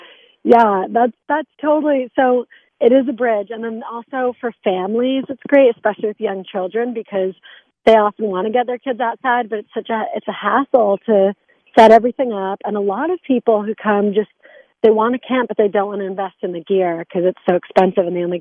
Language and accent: English; Connecticut, United States; I grew up in Connecticut. My parents are Italian and British, and they actually met in the States.